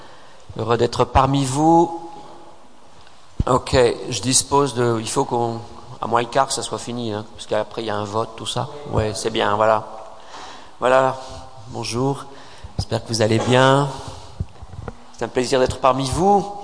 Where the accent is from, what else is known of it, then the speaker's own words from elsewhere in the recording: Leforest, Hauts-de-France, France; c'est un nom polonais, mais je suis bien du Nord. Je suis un ch'ti, je suis né à Le Forêt. Et puis, j'ai 63 ans